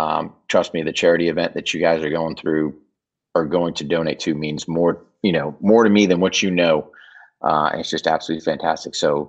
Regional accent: United States; just because as an American, that's, there's no better team.

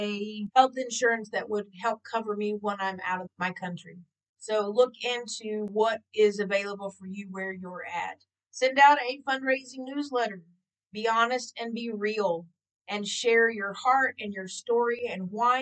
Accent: United States; now in Mozambique; So when I speak about this, I'm speaking as from an American point of view.

